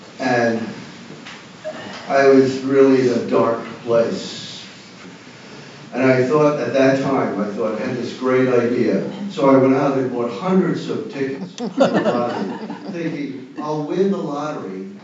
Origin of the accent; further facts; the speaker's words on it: Queens, New York, United States; I was a kid from Queens whose parents were...